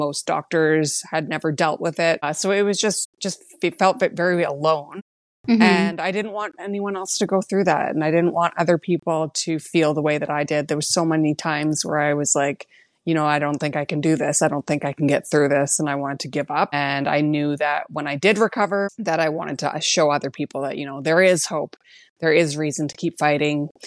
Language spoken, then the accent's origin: English; Edmonton, Alberta, Canada; I am from Edmonton, Alberta.